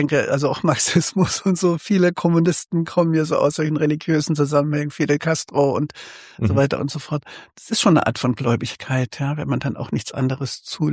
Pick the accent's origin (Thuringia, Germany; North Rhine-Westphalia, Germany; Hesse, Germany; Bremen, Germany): Thuringia, Germany; Meiningen; born there; geboren wurde ich 1954 in Meiningen, der wunderschönen Theaterstadt, die fast schon nicht mehr zur DDR gehörte, hinter dem Thüringer Wald, hinter den Sieben Bergen, ganz nah an der Grenze zu Franken.